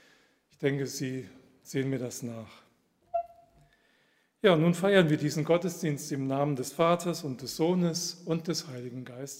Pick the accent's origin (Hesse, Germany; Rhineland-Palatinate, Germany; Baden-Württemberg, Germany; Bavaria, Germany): Hesse, Germany; Aibach; ich komme aus Aibach.